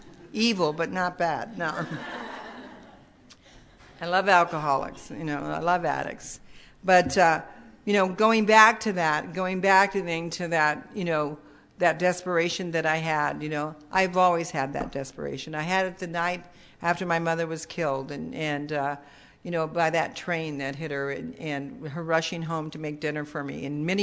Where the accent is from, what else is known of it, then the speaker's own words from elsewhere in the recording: Chicago, Illinois, United States; born there; I was born in Chicago. And my father was stationed at Des Plaines.